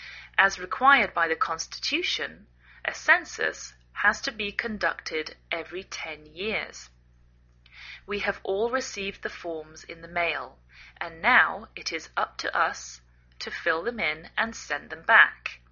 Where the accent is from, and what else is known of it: England, United Kingdom; now in United States